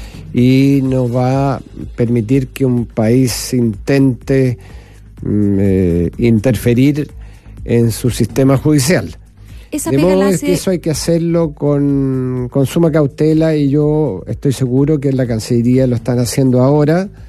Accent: Estación Central, Santiago Metropolitan Region, Chile; porque yo soy nacido y criado en Estación Central

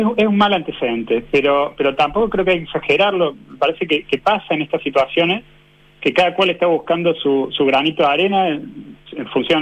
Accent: Argentina; yo vengo de Argentina

